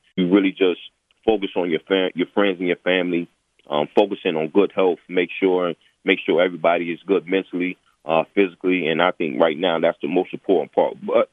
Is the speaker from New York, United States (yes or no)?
no; Newport News, Virginia, United States; Some of the things that I work on back in my hometown, Newport News, Virginia, is really just giving back to the youth